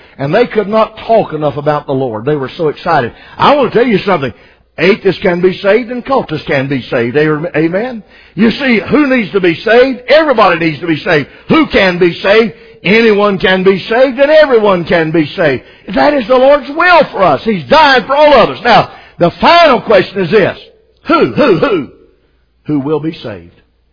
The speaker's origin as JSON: {"language": "English", "town": "Macon", "region": "Georgia", "country": "United States", "said": "And he asked me where I was from. I said, I'm from Macon, Georgia."}